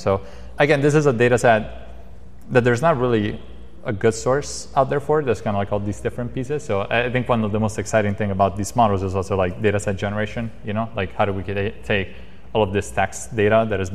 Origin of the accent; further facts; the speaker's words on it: Rome, Lazio, Italy; In this case, I'm from Rome